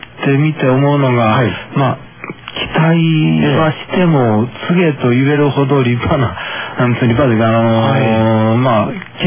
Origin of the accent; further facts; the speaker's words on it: Takarazuka, Hyogo, Japan; born there; 宝塚の仁川ですね。